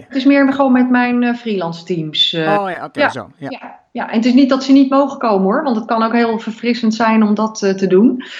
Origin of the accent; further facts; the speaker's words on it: Gouda, South Holland, Netherlands; Ja, ik ben zelf opgegroeid in Gouda